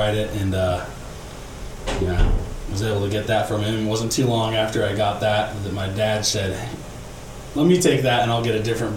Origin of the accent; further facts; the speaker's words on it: Logan, Utah, United States; now in Heber, United States; Okay. Well … I grew up in Logan area, Utah. Just living here in Heber. Been here for about 3 years now.